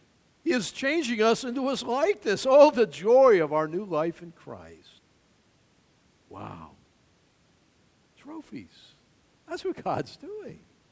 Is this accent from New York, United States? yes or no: yes; Buffalo, New York, United States; Growing up in Buffalo, it was our custom there to cross the Niagara River into Ontario, Canada, on what's known as the Peace Bridge.